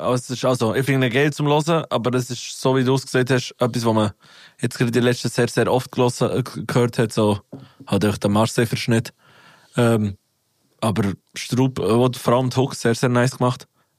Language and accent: German; Basel, Basel-Stadt, Switzerland; accent: Basel German; Aber es ist halt so, ich wäre so gemischt mit dem Baslerdeutsch. Ich komme aus dem